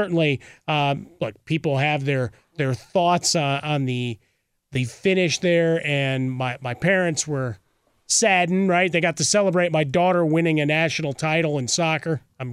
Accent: Chicago, Illinois, United States; I'm a kid from Chicago. I love sports. I grew up watching Chicago teams.

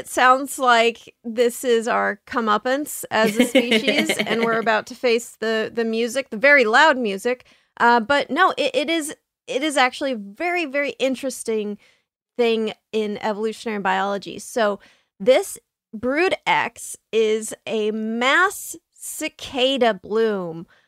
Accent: San Diego, California, United States; so I grew up in San Diego and I think we get some cicadas there.

